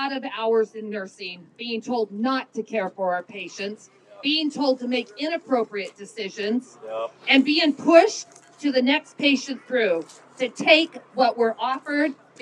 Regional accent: Hermiston, Oregon, United States; I am from Hermiston, Oregon, and I am most honored to be the president of the Oregon Nurses Association.

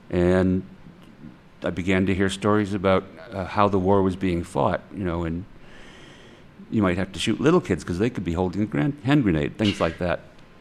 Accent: Chicago, Illinois, United States; born there; Well, I was born in Chicago in 1947.

